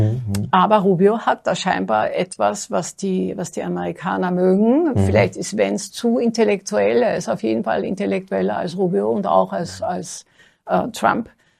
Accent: Austria; als bei uns in Österreich, im winzigen Österreich.

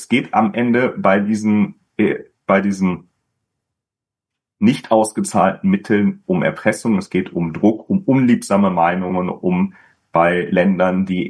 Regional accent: Germany; Wir werden natürlich als Deutsche

